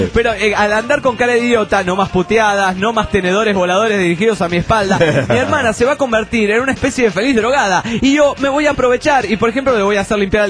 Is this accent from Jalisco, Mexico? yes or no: no; León, Guanajuato, Mexico; de León, Guanajuato, México